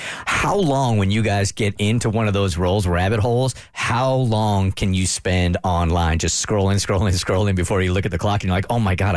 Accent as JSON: {"language": "English", "region": "California", "country": "United States", "said": "We're from California."}